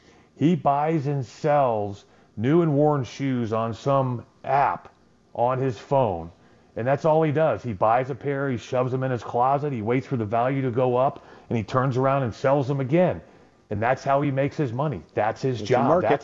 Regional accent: Merritt Island, Florida, United States; back where I grew up in Merritt Island, Florida

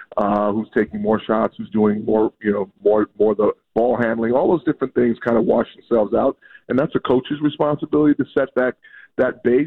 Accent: Bahamas; Well, I grew up in the Bahamas, so you know I grew up in an island environment where you know it's a pirate culture.

